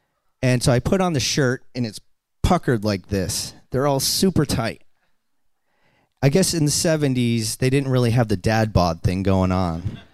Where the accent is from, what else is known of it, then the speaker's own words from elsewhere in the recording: Boston, Massachusetts, United States; See, I'm a kid from Boston, and I grew up on welfare, and I actually ate government cheese.